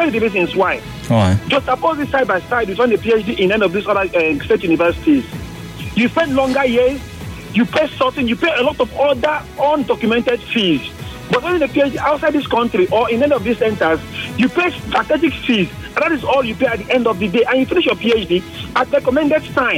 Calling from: Choba, Rivers, Nigeria; I'm calling from Choba.

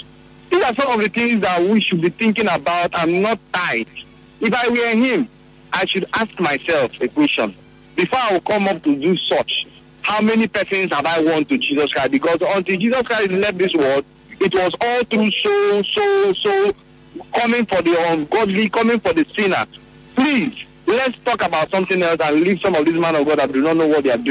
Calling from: Port Harcourt, Rivers, Nigeria; I'm calling you from Port Harcourt.

